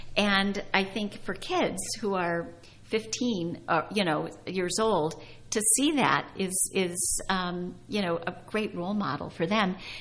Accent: Michigan, United States; I know I'm from Michigan originally, and my sister is in California, and my brother's in Minnesota

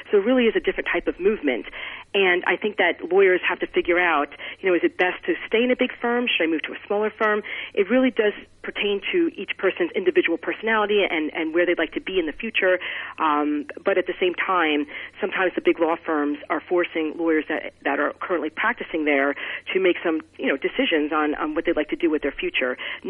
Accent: Flemington, New Jersey, United States; now in Manhattan, United States; I really appreciate, as I get older, how much I enjoyed growing up in Flemington. Obviously, it's very different from Manhattan

